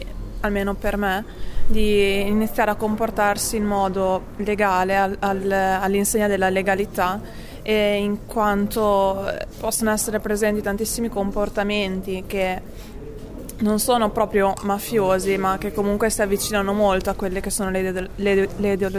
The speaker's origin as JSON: {"language": "Italian", "town": "San Giovanni in Persiceto", "region": "Emilia-Romagna", "country": "Italy", "said": "veniamo da San Giovanni in Persuceto"}